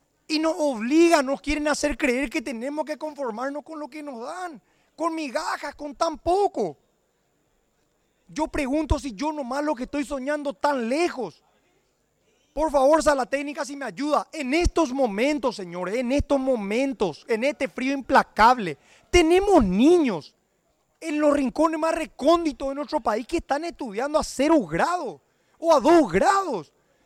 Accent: Alto Paraná, Paraguay; Estas específicamente son caminos del departamento donde yo vengo del Alto Paraná.

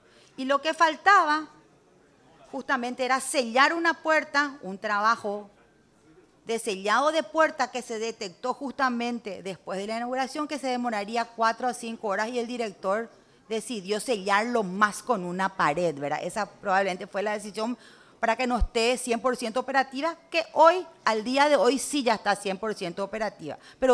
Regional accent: Paraguay; que el dolor no nos invada como parlamentario o más que nada como madres y como paraguayos de lo que ha sucedido.

